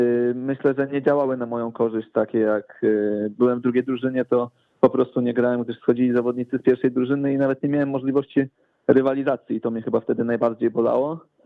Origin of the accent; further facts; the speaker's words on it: Warsaw, Masovian Voivodeship, Poland; te pół życia praktycznie piłkarskiego spędziłem w Warszawie i też jestem z Warszawy